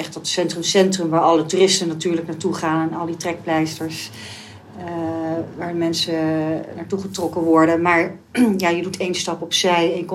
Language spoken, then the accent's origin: Dutch; Brussels, Brussels-Capital Region, Belgium; moved away as an adult; now in Amsterdam, Netherlands; Ja, en dan is Amsterdam nog maar een kleine stad hè. Want ik ben opgegroeid in Brussel.